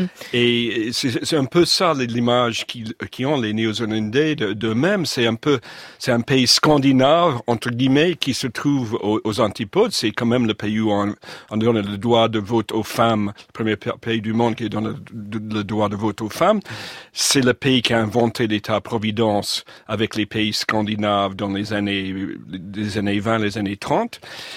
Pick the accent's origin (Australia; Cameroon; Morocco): Australia; French is a second language; Donc je suis originaire de l'Australie, c'est un pays qui était assez généreux envers les demandeurs d'asile.